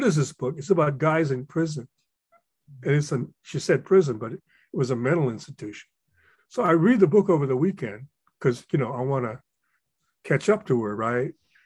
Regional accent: Hawaii, United States; as a kid, I grew up in Hawaii and we all related to each other, Japanese to Native Hawaiians or Kanaka o Iwi, as we say, Portuguese people.

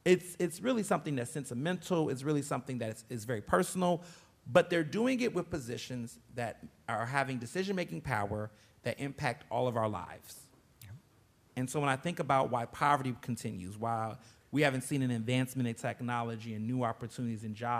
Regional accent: Houston, Texas, United States; also born or lived in Chicago; now in Philadelphia, United States; I was born in Chicago, but I grew up in Houston, Texas most of my life. I've lived in Philadelphia for 13 years.

